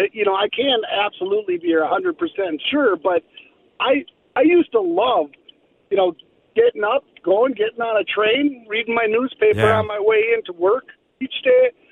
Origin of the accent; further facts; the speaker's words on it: Minneapolis, Minnesota, United States; also born or lived in Japan; I grew up in North Minneapolis, but I lived probably about 6 years in Japan, 6 or 7 years, where you could ride anywhere in that country on a train